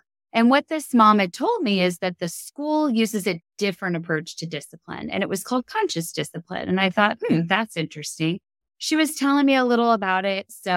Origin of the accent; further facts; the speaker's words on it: Louisville, Kentucky, United States; And of course, I'm from Louisville, Kentucky. I'm not from Kansas, was not born and raised here.